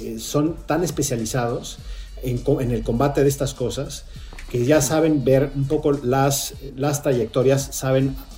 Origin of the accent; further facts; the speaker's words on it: Mexico; Digamos que como mexicano ya me había tocado huracanes, ¿no?